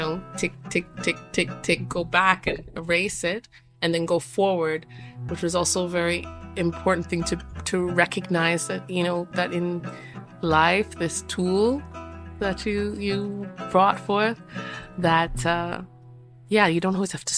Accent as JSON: {"language": "English", "country": "Canada", "tie": "born or raised there", "lives_now": "Germany", "said": "So I say that I am from Guyana and grew up in Canada."}